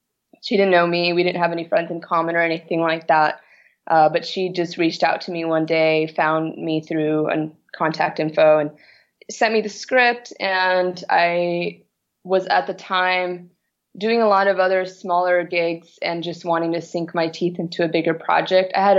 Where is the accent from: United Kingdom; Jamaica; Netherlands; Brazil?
Brazil; now in New York, United States; especially growing up in Brazil